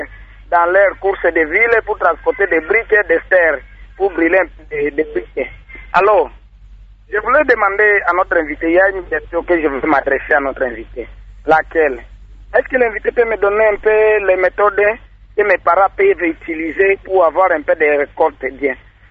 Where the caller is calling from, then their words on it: Kindu, Maniema, DR Congo; Parce que là, ici, chez nous, à Kindu, on avait distribué les tracteurs